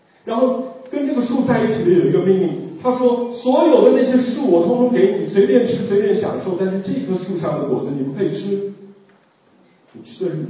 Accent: Taiwan; 那个我是从台湾来的，那在台湾在30多年以前早期哈

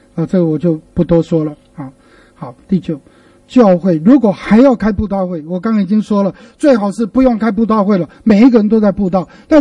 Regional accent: Penghu County, Taiwan; 我的老家是在一个很偏远的一个海岛，在澎湖啊，一个很远的海岛。

